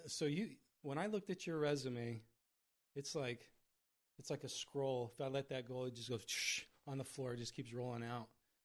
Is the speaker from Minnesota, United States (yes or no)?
no; Willcox, Arizona, United States; I grew up down in Wilcox, so not too far from Douglas.